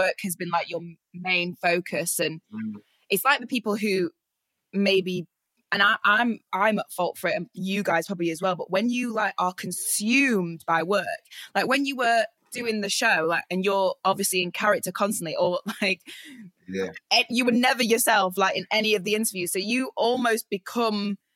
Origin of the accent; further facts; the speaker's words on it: Stockport, North West England, United Kingdom; I'm originally from Manchester. I grew up in Stockport. My mum lived there. My mum and dad aren't together. My dad's side of the family lived in kind of like Moss Side, Hume area.